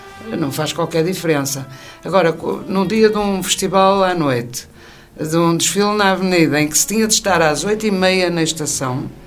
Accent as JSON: {"language": "Portuguese", "region": "Viana do Castelo", "country": "Portugal", "said": "Eu, como vianense e miadelense de Gema, sinto-me muito contente"}